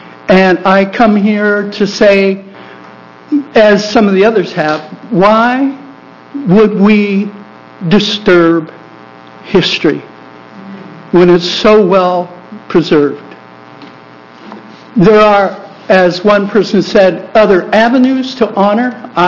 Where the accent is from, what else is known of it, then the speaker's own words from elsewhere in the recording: Eugene, Oregon, United States; I am from Eugene, Oregon. I'm a school teacher.